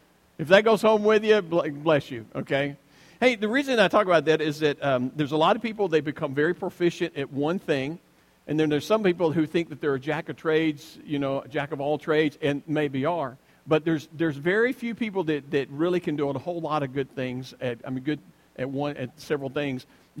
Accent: Alabama, United States; Depends on what state you're from. I'm from the Freddie, Alabama. It was wrestling to us.

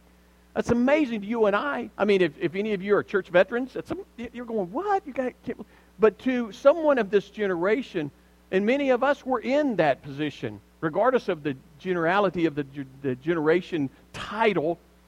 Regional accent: Alabama, United States; Of course, I grew up in Alabama, we didn't have a whole lot to worship, period

